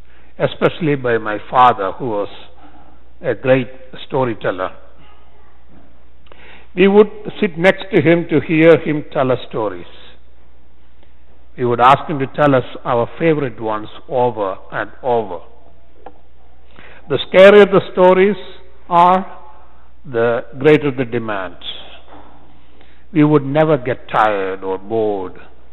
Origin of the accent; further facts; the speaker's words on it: India; I grew up in India at a time when we didn't have TV, and the radio was rare.